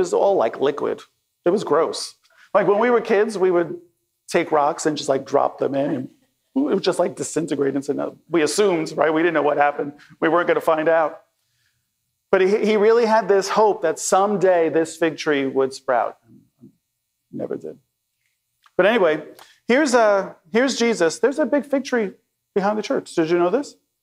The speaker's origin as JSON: {"language": "English", "region": "New York", "country": "United States", "tie": "born or raised there", "said": "I grew up in New York, so it gets cold in the winter."}